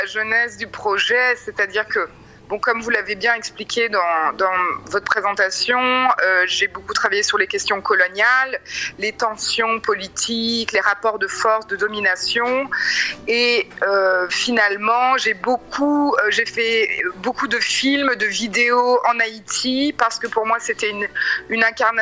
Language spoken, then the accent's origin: French; France; born there; Alors, ma maman est haïtienne et mon papa est français. Voilà. Et je suis née en France.